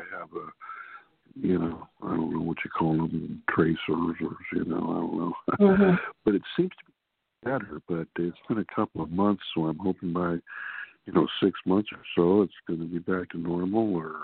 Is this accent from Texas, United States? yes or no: no; California, United States; I'm from California.